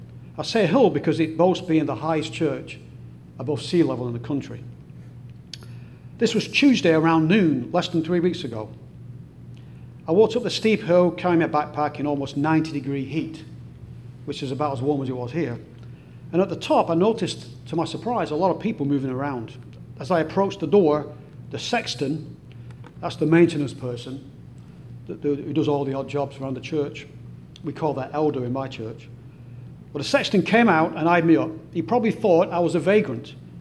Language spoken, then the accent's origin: English; North West England, United Kingdom; walk a suspected 1,000-year-old Anglo-Saxon era pilgrimage route from Whalley Abbey to the outskirts of my hometown, stopping at ancient places of worship along the way.